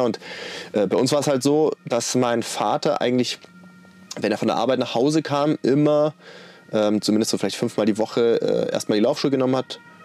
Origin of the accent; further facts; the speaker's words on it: Baden-Württemberg, Germany; Ich komme aus der Stuttgarter Gegend, ganz grob.